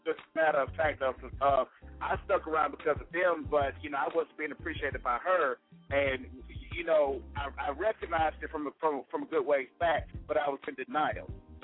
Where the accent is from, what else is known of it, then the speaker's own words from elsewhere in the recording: the South, United States; I'm from the South, you know, very sentimentally and all down South and stuff.